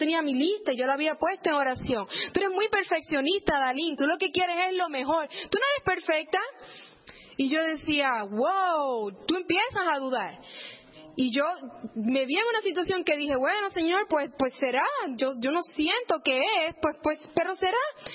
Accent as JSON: {"language": "Spanish", "country": "Puerto Rico", "tie": "born or raised there", "moved": "as an adult", "lives_now": "United States", "said": "Básicamente yo crecí en Puerto Rico. Se me ofreció una oportunidad para venir a Ohio State a estudiar y así lo hice. Y me vine acá. Puerto Rico era fácil, crecí allí"}